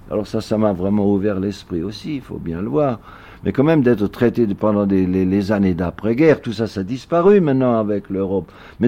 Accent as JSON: {"language": "French", "country": "Germany", "accent": "German", "second_language": "French", "said": "avec un accent allemand, on était automatiquement sale bouche."}